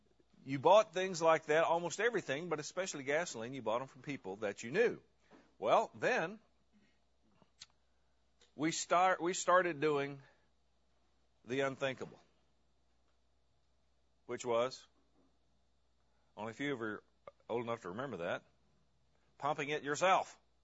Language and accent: English; Arkansas, United States; accent: Arkansas; I remember in my hometown when the first outfit came into town that had pump your own gas, it was called Hep Yourself. And I'm not using my Arkansas accent here